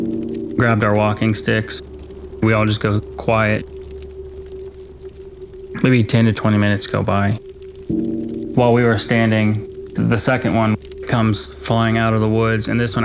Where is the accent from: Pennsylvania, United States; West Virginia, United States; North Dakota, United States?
West Virginia, United States; I grew up on the Ohio River in West Virginia. I had a lot of friends right across the river in Ohio.